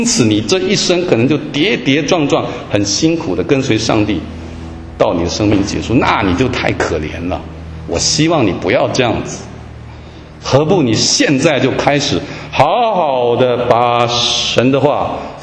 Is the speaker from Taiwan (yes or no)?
no; China; 特别我们中国人特别累啊，很累的，这个民族很累啊。